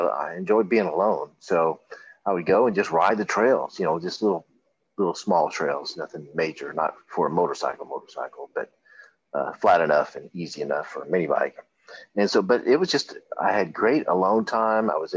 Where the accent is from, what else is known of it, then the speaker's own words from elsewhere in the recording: Texas, United States; I grew up in Texas, and so you know we had desert and all that kind of stuff